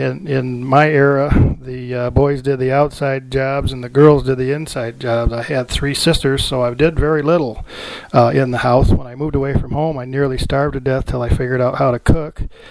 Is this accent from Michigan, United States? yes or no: yes; Saginaw, Michigan, United States; born there; now in Westwood, United States; I was born in Saginaw, Michigan in 1952. I live in Westwood right now.